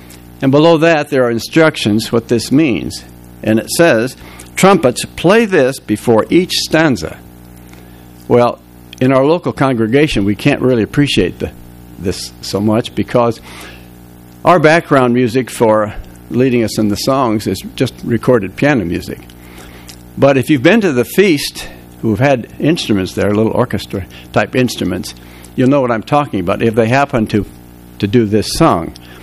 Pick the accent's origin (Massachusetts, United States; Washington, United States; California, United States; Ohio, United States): California, United States; Santa Monica; also born or lived in Montana; When I grew up in Santa Monica, I was blessed to have God-fearing parents who practiced what they preached.